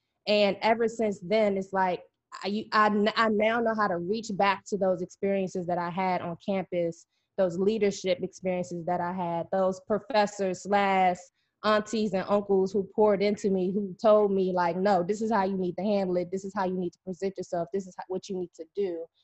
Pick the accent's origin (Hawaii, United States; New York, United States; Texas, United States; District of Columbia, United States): District of Columbia, United States; Washington; So growing up in the Washington, D.C. metropolitan area, went to predominantly Black elementary through high school, all through grade school, and then went to a HBCU.